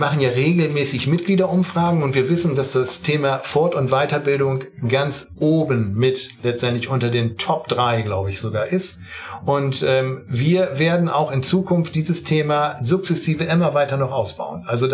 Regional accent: Northern Germany, Germany; Ich bin ja nun als Norddeutscher durchaus ein Fan von Helmut Schmidt

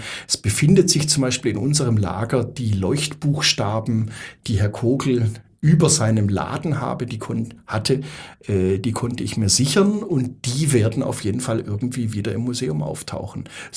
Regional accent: Stuttgart, Baden-Württemberg, Germany; ich bin ja selber Stuttgarter und Schwabe

